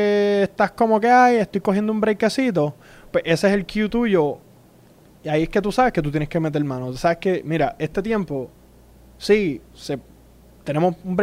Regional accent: Puerto Rico; Nosotros somos de … vinimos desde Puerto Rico.

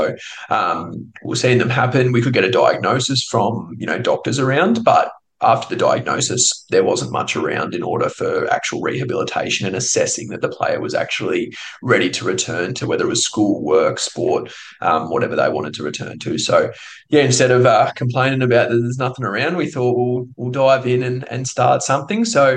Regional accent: Rochester, Victoria, Australia; So I grew up in Rochester, just outside of Echuca there, and grew up there, played footy, went to school, done all that stuff. Came to Bendigo to study uni.

